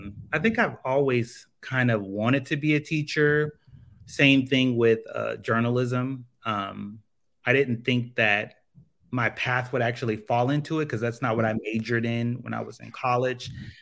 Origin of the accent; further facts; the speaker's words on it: Tulsa, Oklahoma, United States; now in Atlanta, United States; I live in the Atlanta metro area. I'm originally from Tulsa, Oklahoma.